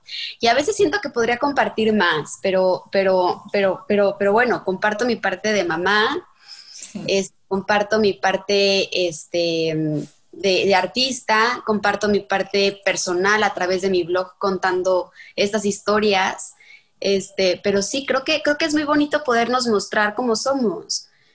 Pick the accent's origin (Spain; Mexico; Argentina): Mexico; also born or lived in Germany / New York; soy bailadora de flamenco, soy mexicana y me he dedicado al flamenco toda mi vida.